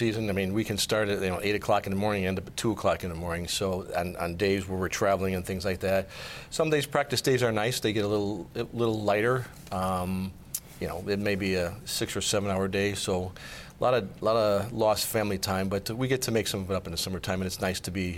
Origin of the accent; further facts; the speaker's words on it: Illinois, United States; We grew up on the South Side, of course, went to St. Rita Grammar School and High School and the UIC College.